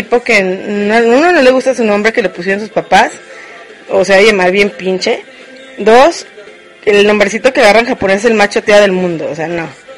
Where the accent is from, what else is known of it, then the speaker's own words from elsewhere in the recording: Mexico; Pero sigo hablando español, soy mexicana y así, o sea, no lo niego.